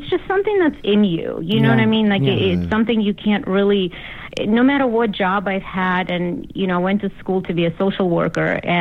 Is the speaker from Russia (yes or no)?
yes; Russia; now in United States; No, well, I'm originally from Russia, which was, well, when it was Soviet Union.